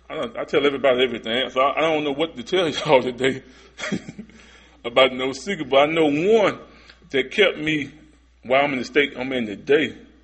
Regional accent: Goldsboro, North Carolina, United States; born and raised in North Carolina. So a lot of y'all from D.C. might know about Goldsboro, North Carolina, a little small town. That's where I'm from. My grandmama raised me

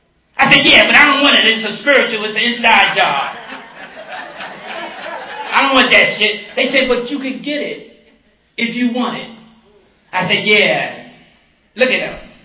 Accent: New York, United States; I'm from New York.

